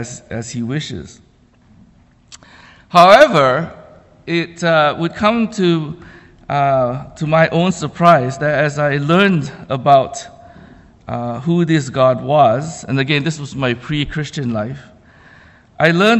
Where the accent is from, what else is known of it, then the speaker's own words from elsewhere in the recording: Malaysia; as a child growing up in Malaysia